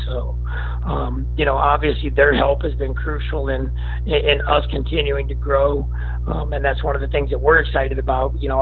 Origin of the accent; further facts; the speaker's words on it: Iowa, United States; Well, I grew up in Iowa.